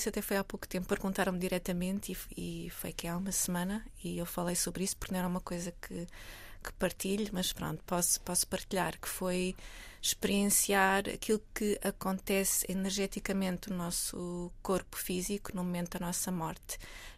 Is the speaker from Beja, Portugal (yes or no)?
no; Castelo Branco, Portugal; moved away; Eu neste momento não estou em Lisboa, mas saí há pouco tempo. Eu sou da zona de Castelo Branco, mudei-me para Lisboa há 20 anos